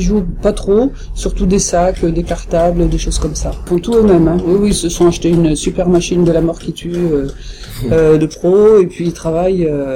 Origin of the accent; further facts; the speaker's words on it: Montauban, Occitanie, France; et moi je suis de Montauban, donc on est vraiment tout près, quoi.